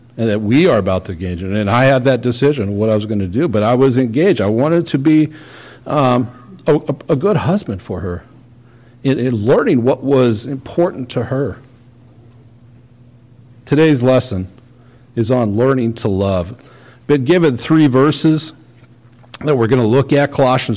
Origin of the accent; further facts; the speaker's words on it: Missouri, United States; Well, for someone who's growing up in Missouri outside of St. Louis, oh, that seemed pretty far away.